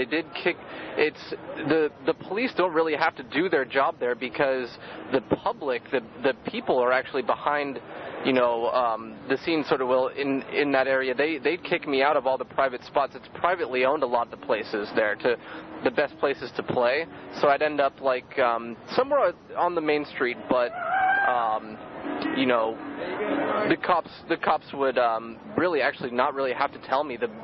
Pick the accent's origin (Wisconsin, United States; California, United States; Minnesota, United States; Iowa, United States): California, United States; Walnut Creek; Yeah, in my hometown of Walnut Creek, I did this for a year. I've been here 2 weeks.